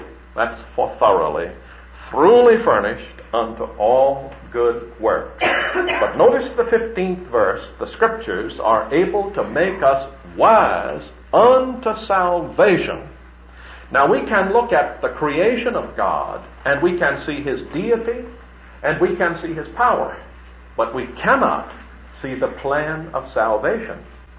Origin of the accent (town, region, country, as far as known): South Carolina, United States; born or raised there; also born or lived in Birmingham; now in Texas